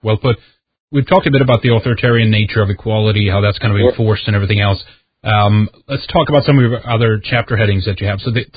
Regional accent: Sweden; I come from Sweden, so things there have been very differently politically.

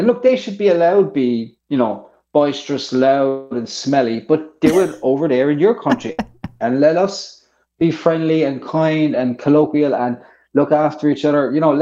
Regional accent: Ireland; This was the social contract that we all understood growing up in Ireland

